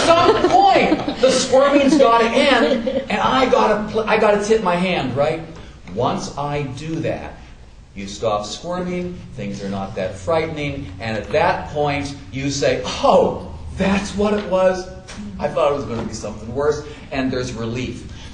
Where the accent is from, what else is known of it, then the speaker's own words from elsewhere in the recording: Levittown, New York, United States; I'm 12 years old and I'm growing up in Levittown. Now Levittown is this huge, sprawling place where everything's the same.